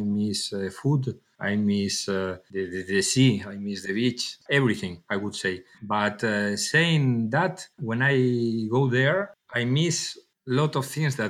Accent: A Coruña, Galicia, Spain; born there; English is a second language; I'm Spanish. I was born in La Coruña, in Galicia. I studied in Spain also in the University of Vigo Mechanical Engineering.

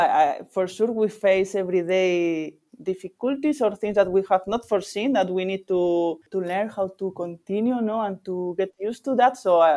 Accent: Vigo, Galicia, Spain; born there; English is a second language; I was born in Vigo, okay, which is very close to Portugal, and is on the coast.

